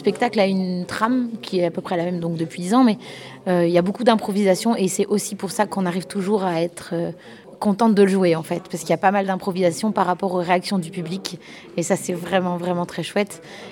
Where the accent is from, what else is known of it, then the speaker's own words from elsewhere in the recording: Calais, Hauts-de-France, France; Quand on jouait à Calais, alors qu'on est de Calais, ils nous demandaient est-ce qu'on rentrait ce soir ou on irait dormir à l'hôtel ou pas.